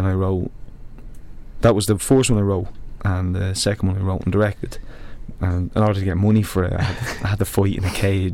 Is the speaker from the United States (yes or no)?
no; Dublin, Leinster, Ireland; which I grew up in Dublin city centre